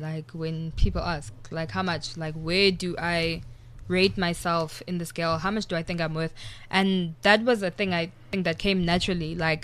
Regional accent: Durban, KwaZulu-Natal, South Africa; because I mean I'm from Durban, really. Yeah. Like originally I'm from Durban.

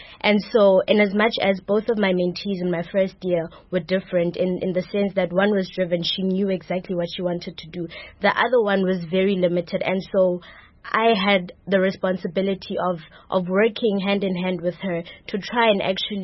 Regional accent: Sharpeville, Gauteng, South Africa; now in Grahamstown, South Africa; I'm originally from Gauteng in the Vaal, in Sharpeville. I went to primary school in Vanderbijl in the Vaal.

